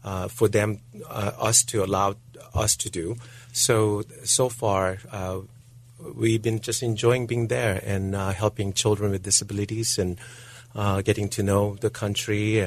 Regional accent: South Korea; English is a second language; Yeah, I was growing up in South Korea.

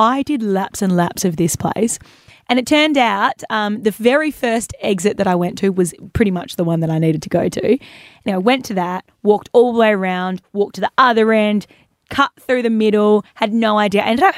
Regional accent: Perth, Western Australia, Australia; I'm from a big city. Well, not a big city. I'm from Perth.

